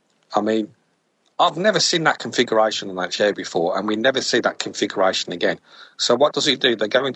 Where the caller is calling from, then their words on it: England, United Kingdom; accent: English; from England in my eloquent English accent, which isn't eloquent at all.